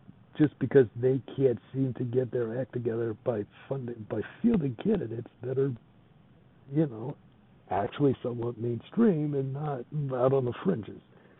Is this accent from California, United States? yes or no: yes; California, United States; carrying my home state, California